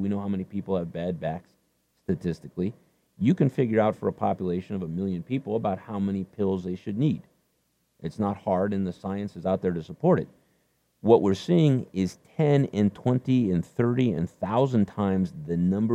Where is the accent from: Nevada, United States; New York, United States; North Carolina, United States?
Nevada, United States; And I grew up in Nevada.